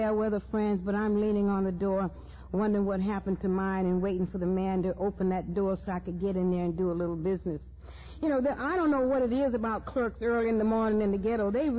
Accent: Atlanta, Georgia, United States; I grew up in Atlanta, Georgia with wonderful parents and a wonderful loving family.

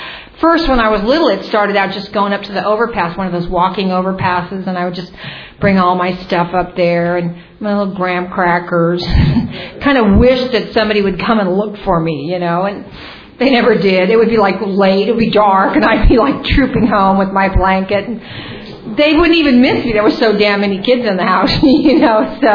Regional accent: California, United States; As I said, I grew up in Northern California. There were four of us initially.

